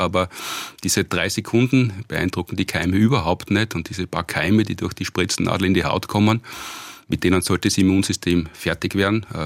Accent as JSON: {"language": "German", "town": "Graz", "region": "Styria", "country": "Austria", "tie": "born there", "lives_now": "Vienna, Austria", "said": "Gebürtig aus Graz. … in Österreich weiß man, dass man dann aus der Steiermark kommt. Und bin aber schon mehr als mein halbes Leben in Wien ansässig."}